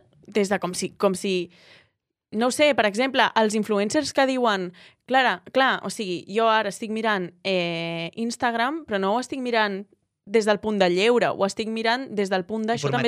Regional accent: Cambrils, Catalonia, Spain; les del meu poble, a Cambrils

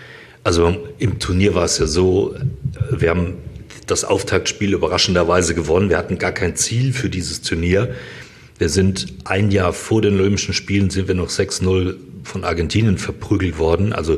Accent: Mannheim, Baden-Württemberg, Germany; Mein Bruder und ich, wir sind in Mannheim aufgewachsen, in der Nähe vom VfR Mannheim

